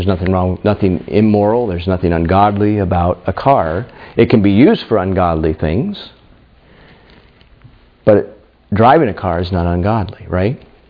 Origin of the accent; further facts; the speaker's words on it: Pennsylvania, United States; I grew up in Pennsylvania. What's Pennsylvania known for besides...